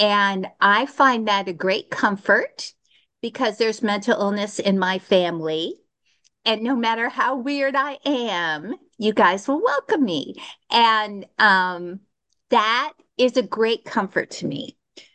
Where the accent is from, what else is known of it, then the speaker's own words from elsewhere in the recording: Texas, United States; I grew up in Texas. I had a little tiny mama and a great big daddy.